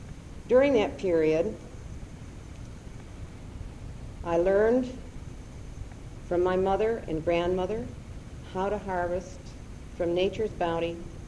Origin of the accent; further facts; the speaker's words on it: New York, United States; I was born on the Allegheny Indian Reservation that John Wittoff spoke about in the first lecture of this last series of three.